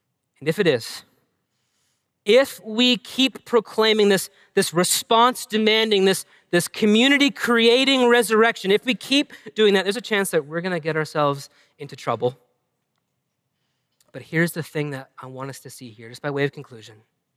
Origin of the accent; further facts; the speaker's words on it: New England, United States; maybe it's just because I grew up in New England, and so we have all these lighthouses up and down the coast, and it kind of reminds me of home.